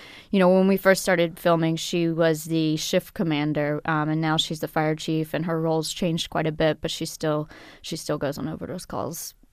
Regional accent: West Virginia, United States; I love West Virginia. I love my home state.

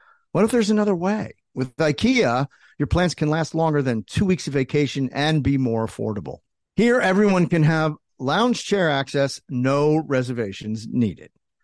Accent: New Jersey, United States; I'm from Jersey. Everybody has. We're all crime families up there.

